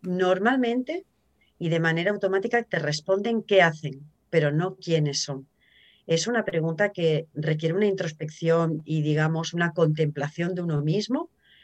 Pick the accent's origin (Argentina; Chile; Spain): Spain; South; born there; soy una mujer nacida en el sur de España y tengo bastantes características, podríamos decir, sureñas.